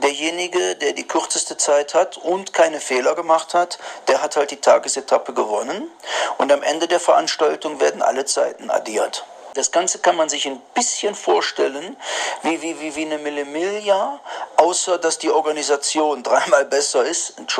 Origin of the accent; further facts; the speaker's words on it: Germany; moved away as an adult; now in Mexico; Man hat mir als Deutscher irgendwo natürlich das Sicherheitsdenken immer eingeimpft.